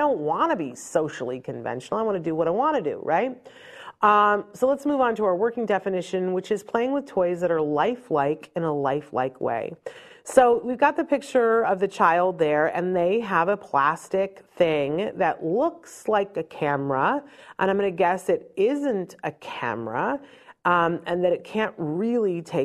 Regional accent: Saratoga, United States; this beautiful restored Saratoga trunk that my parents gave me, I think for my 21st birthday, because I'm originally from Saratoga.

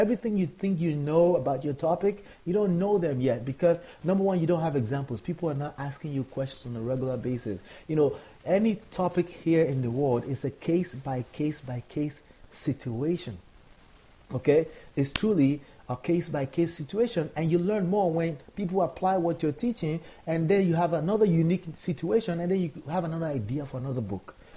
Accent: Nigeria; born there; I was born in Nigeria

